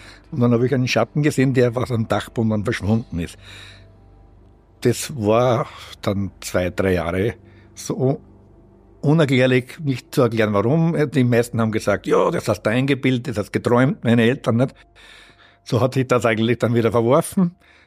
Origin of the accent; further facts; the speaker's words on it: Austria; da muss wirklich schon die Hütte brennen bei uns in Österreich